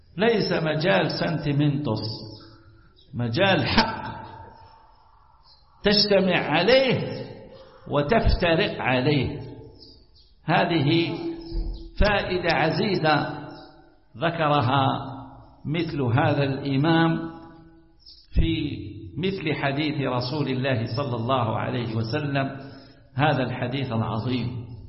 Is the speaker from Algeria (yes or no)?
yes; Algeria; احنا عندنا في الجزائر